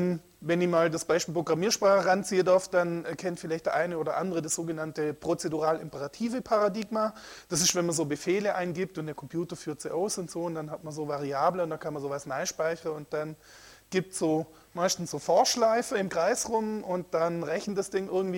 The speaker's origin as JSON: {"language": "German", "country": "Switzerland", "accent": "Swiss", "said": "Man hört es an meinem Dialekt, ich komme aus der Schweiz."}